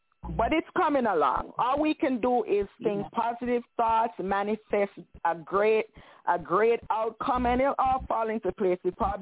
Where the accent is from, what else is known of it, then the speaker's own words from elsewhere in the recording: Jamaica; Because I know a lot of us growing up in Jamaica, a lot of us probably walk barefoot many a time.